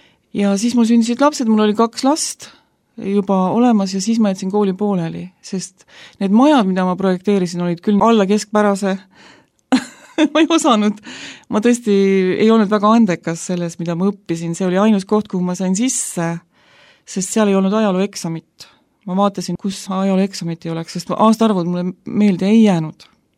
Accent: Tartu, Tartu County, Estonia; Ma olen Tartust, ma olen elusõnakogudusest ja nüüd juba ligi 30 aastat usklik

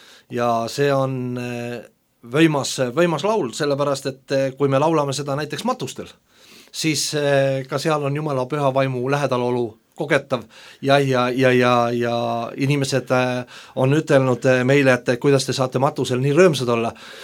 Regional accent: Orissaare, Saare County, Estonia; Harilik maamees. Olen Saaremaalt, olen Orissaarest, Maasikülast.

